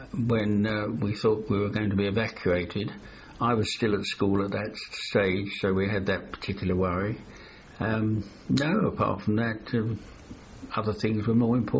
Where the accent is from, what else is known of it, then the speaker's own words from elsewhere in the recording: Stratford, London, United Kingdom; born there; I was born in London, Stratford, in 1922. October 1922.